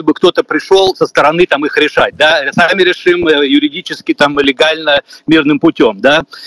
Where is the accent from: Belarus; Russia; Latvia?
Latvia; now in Washington, United States; звоню из Вашингтона. Я недавно приехал из Латвии